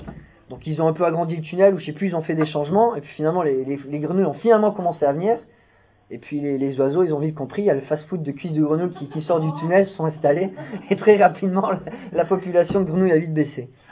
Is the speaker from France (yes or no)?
no; Canada; born there; J'étais pas français, un latin américain, je suis né au Canada.